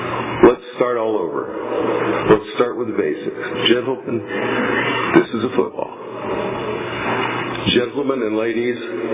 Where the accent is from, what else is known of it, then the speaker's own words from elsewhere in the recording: Kansas, United States; now in Visalia, United States; I started out in the Midwest. Unlike a lot of you, I'm not from Visalia originally. I'm from the dirtier part of Kansas. And grew up in a farm for the first few years of my life.